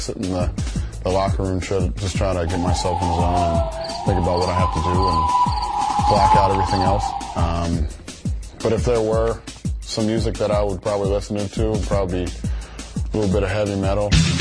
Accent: Cincinnati, Ohio, United States; Yes, I stayed at Cincinnati.

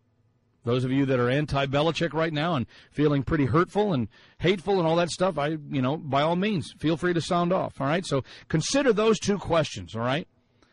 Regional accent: Texas, United States; Many of you know that I grew up in Texas, played it not very well, but loved the sport

